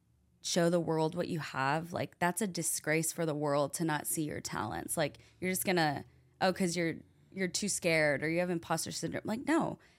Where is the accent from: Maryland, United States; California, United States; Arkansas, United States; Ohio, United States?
Arkansas, United States; Fayetteville; I was raised in Fayetteville.